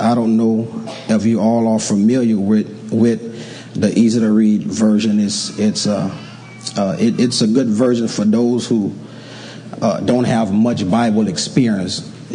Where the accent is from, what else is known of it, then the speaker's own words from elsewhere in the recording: Louisiana, United States; Now, I'm from Louisiana, and we don't mind protecting our stuff from Louisiana.